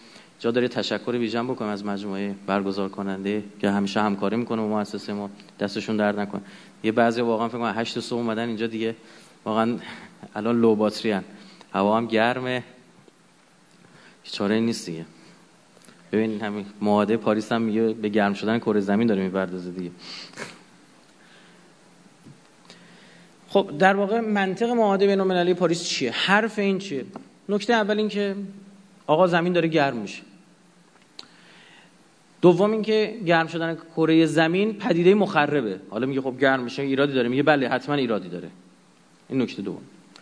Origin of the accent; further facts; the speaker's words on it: Iran; من به عنوان یه مسلمان، به عنوان یه ایرانی